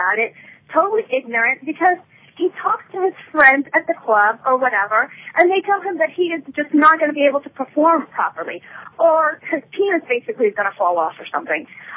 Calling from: New York, United States; I'm calling from New York.

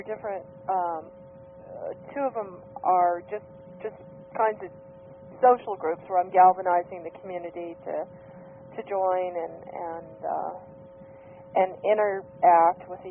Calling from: Phoenix, Arizona, United States; calling from Phoenix.

